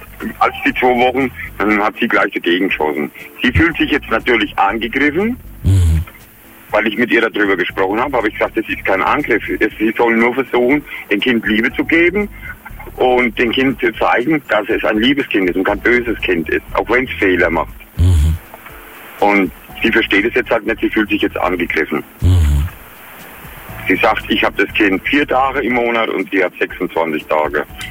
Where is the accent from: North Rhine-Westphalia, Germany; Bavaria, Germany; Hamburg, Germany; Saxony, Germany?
Bavaria, Germany; Bad Kissingen; Ich komme aus Bad Kissingen, das ist in Unterfranken.